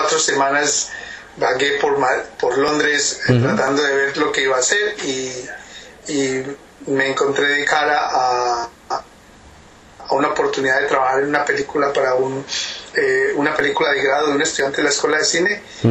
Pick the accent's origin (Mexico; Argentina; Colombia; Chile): Colombia; moved away as an adult; also born or lived in United Kingdom; No, yo soy colombiano, pero salí de Colombia en el 79, en el 74, perdón.